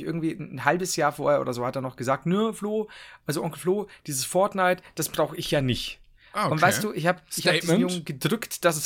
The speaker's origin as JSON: {"language": "German", "town": "Regensburg", "region": "Bavaria", "country": "Germany", "said": "Ja, wir kommen aus Regensburg, ne? Ich komme aus Regensburg."}